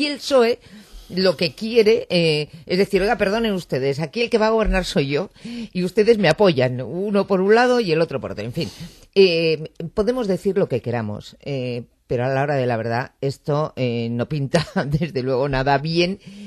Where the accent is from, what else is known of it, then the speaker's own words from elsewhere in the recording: Spain; yo como española